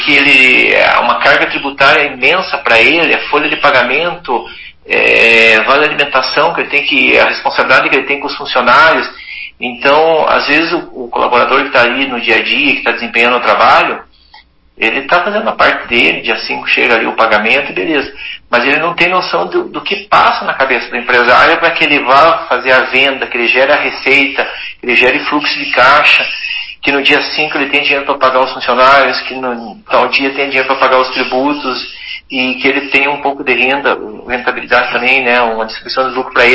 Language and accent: Portuguese; Prudentópolis, Paraná, Brazil; eu sou natural de Prudentópolis